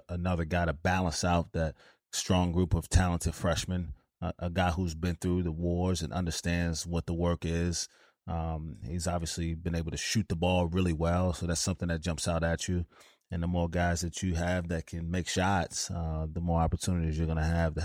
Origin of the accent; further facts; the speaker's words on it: New York City, New York, United States; I grew up in New York City, not a ton of big guys that come through